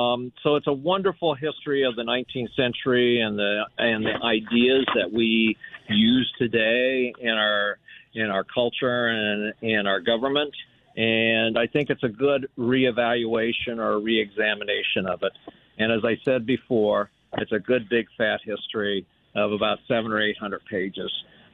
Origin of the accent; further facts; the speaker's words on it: Illinois, United States; I grew up in Illinois